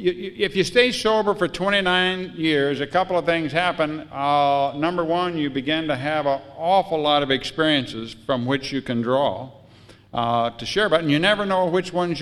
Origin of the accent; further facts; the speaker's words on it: Manhattan, Kansas, United States; Now, I'm from Manhattan, Kansas. Yeah, way to go, North Dakota. I live in a little town of 150.